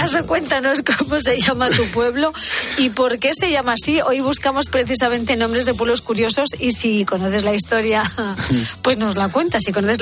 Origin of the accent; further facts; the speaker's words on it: Pedro Muñoz, Castilla-La Mancha, Spain; Claro, fíjate, en mi pueblo no tiene un nombre muy allá porque se llama Pedro Muñoz.